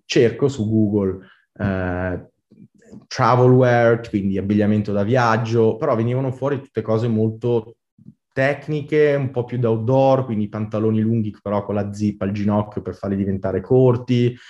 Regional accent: Lombardy, Italy; moved away as an adult; io nasco in Italia, sono nato in Lombardia, cresciuto in Brianza, ho studiato fino ai 19 anni in Italia

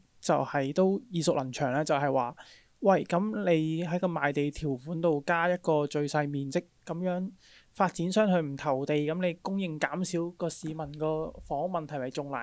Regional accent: Hong Kong; 其實依個政策本身咧都係幾值得我哋香港人關注嘅

